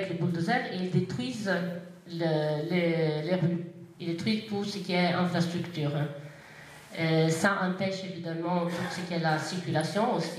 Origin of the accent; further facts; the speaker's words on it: Jenin, West Bank, Palestine; Comme je disais, moi, on est de Jenin.